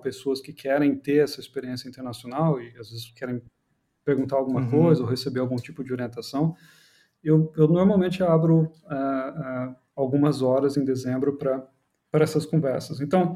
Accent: Brazil; E, claro, eu sou brasileiro falando de brasileiros, né?

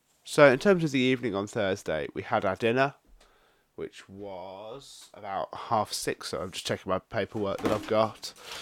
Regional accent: England, United Kingdom; I'm from England, of course, so naturally, a lot of people were from England.

